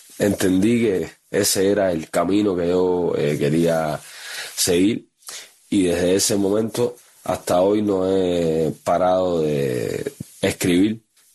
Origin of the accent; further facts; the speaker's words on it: Havana, Cuba; Yo soy de La Habana, de un barrio de La Habana que se llama El Cerro. Vivía en un solar donde vivía y vive hoy por hoy casi toda la familia. Crecí en la calle